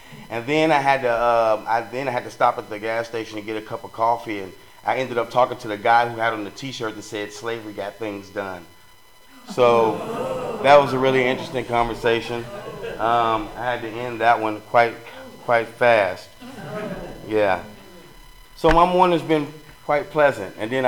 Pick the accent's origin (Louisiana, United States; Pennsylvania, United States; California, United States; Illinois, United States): Illinois, United States; Chicago; So I grew up in a different kind of setting. I grew up in Chicago.